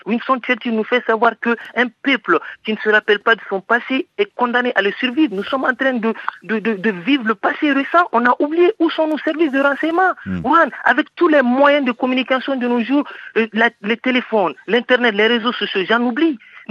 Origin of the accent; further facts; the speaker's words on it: Mali; Effectivement, je suis malien